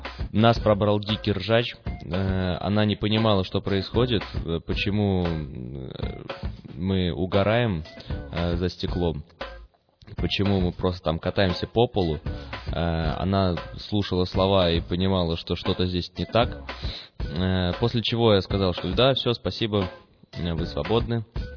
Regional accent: Saint Petersburg, Russia; из Питера

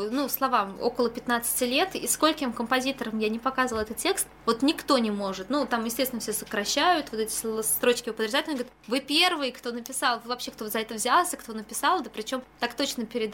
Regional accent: Ulyanovsk, Ulyanovsk Oblast, Russia; из Ульяновска, так как родина наша малая

